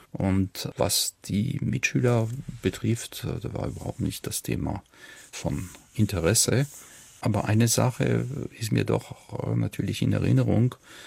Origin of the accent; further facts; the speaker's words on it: France; denn ich komme aus Frankreich